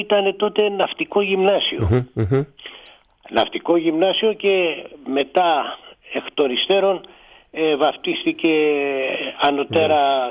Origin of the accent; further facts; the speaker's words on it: North Aegean, Greece; Είμαι από τα νότια, εκεί στο χωριό μου δεν υπήρχαν πολλοί ναυτικοί.